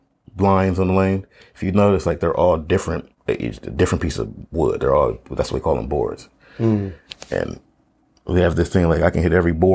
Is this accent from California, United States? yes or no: yes; Oakland, California, United States; You know, it's such a statistic out here that growing up in Oakland